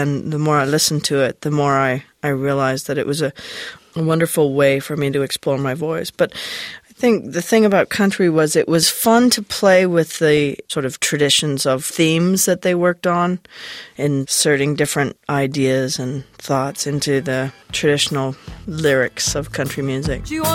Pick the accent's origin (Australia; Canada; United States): Canada; Alberta; Yeah, I was as open as I could be.